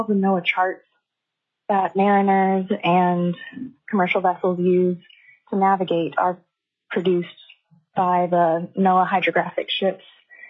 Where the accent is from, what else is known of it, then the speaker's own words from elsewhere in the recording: Juneau, Alaska, United States; So I grew up in Juneau. I moved there in 1993 when I was only a month old, and I attended Ock Bay Elementary, DV, graduated from JDHS.